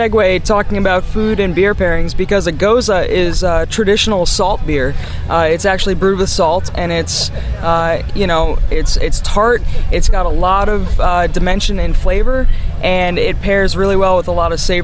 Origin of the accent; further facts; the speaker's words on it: Dartmouth, Massachusetts, United States; I'm from Dartmouth, Massachusetts.